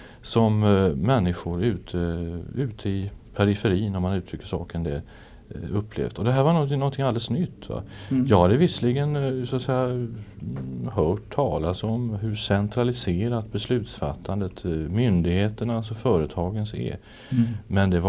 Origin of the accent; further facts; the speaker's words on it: Stockholm, Stockholm County, Sweden; also born or lived in Malmö; Jag är född i Malmö, jag är uppväxt i Stockholm, har jobbat där och har släktingar lite varstans.